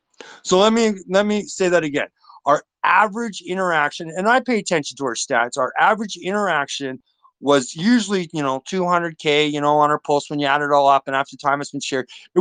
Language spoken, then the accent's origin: English; Canada; I grew up on Much Music. I'm a Canadian guy. I grew up on YTV, and yeah, I am Canadian, right?